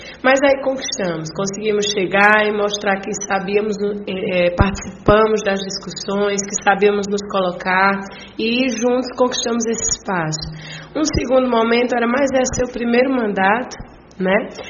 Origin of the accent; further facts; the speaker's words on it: Pernambuco, Brazil; e represento como pernambucana, como agreste setentrional.